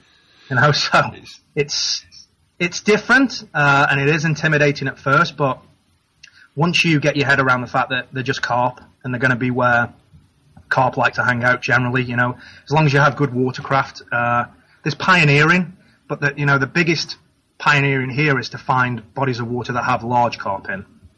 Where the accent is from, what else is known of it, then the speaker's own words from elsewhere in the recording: Stoke-on-Trent, West Midlands, United Kingdom; moved away as an adult; now in United States; Yeah, unfortunately, I'm from Stoke-on-Trent. Yeah, I kind of came over here 15, 16 years ago in the summer to coach soccer or football, as you know it.